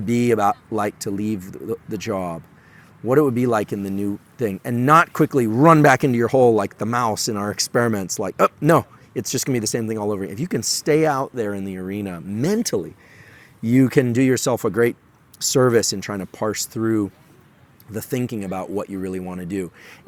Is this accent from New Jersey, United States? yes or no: no; Palo Alto, California, United States; born or raised there